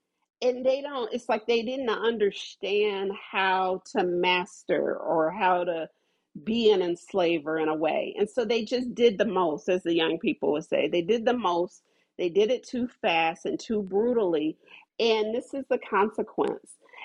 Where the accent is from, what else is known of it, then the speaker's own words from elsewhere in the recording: Ohio, United States; because, you know, I'm from Ohio, and a lot of the people in, you know, the Kentucky area